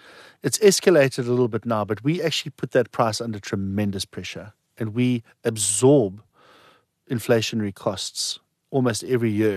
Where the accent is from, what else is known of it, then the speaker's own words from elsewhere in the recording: South Africa; And we just absolutely focused our minds on creating a product that would make us feel good about being South African.